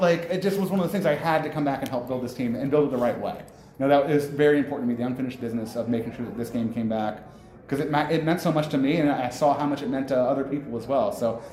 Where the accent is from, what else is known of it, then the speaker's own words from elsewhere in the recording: Orlando, Florida, United States; But I grew up here in Orlando